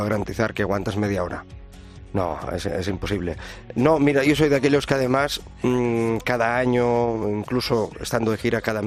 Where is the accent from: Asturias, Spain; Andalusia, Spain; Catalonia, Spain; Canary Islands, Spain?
Catalonia, Spain; first language Catalan; Spanish is a second language; also born or lived in Madrid; Incluso mi voz, cuando yo canto en catalán, se nota que es, bueno, mi lengua materna, ¿no? Y de hecho, llevaba mucho tiempo aquí en Madrid y no se me notaba tanto el acento. Ahora que estoy allí, me vuelvo también otra vez con un acento bestial.